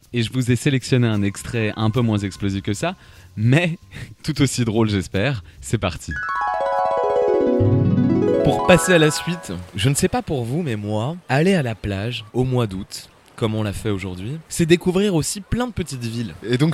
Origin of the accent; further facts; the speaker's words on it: Saint-Denis, Île-de-France, France; J'ai grandi à Saint-Denis